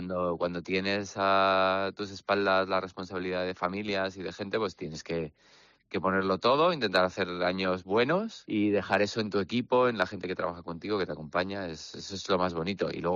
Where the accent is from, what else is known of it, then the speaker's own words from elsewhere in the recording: Madrid, Community of Madrid, Spain; yo he empezado a surfear ahí cuando era un chavalín, y soy el típico madrileño que va a surfear a Santander